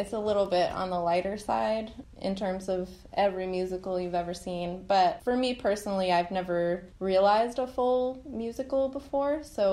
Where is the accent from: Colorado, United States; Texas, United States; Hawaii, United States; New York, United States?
New York, United States; now in Irvine, United States; No, I'm from New York, and I moved out here a few years ago.